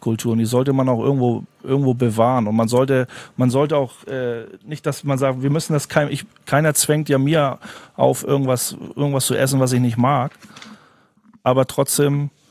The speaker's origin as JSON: {"language": "German", "town": "Bronx", "region": "New York", "country": "United States", "tie": "born or raised there", "said": "auch wenn ich in der South Bronx aufgewachsen bin, ich bin am Rande der Gesellschaft aufgewachsen."}